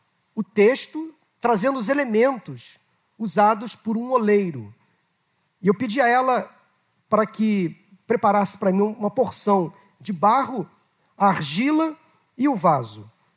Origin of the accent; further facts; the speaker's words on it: Rio de Janeiro, Brazil; Fui criado aqui próximo ao bairro de Madureira, no bairro de Vigário Geral, e até hoje os meus pais moram na mesma casa onde eu fui criado